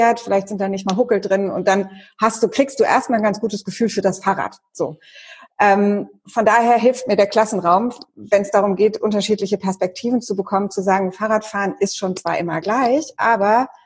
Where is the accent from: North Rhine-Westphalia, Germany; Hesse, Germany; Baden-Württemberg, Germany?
Baden-Württemberg, Germany; Heidelberg; ich erinnere mich an ein paar interessante Situationen am Neckar in Heidelberg, wo ich aufgewachsen bin, wo man schön gerade fahren kann.